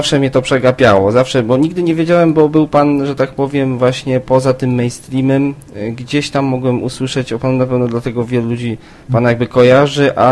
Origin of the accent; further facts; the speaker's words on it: Lower Silesian Voivodeship, Poland; Jestem sam też spod Wrocławia akurat.